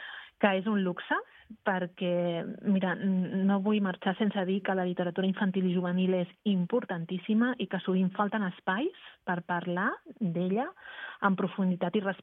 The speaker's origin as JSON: {"language": "Catalan", "region": "Catalonia", "country": "Spain", "said": "Sí, jo sóc del Maresme"}